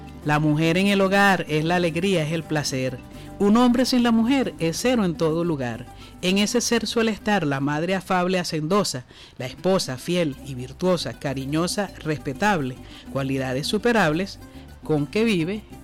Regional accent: Venezuela; Eso somos nosotros, los venezolanos.

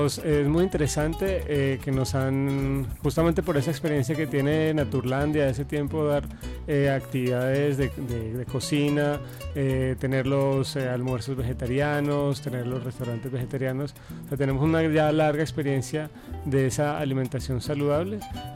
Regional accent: Colombia; yo soy de Colombia

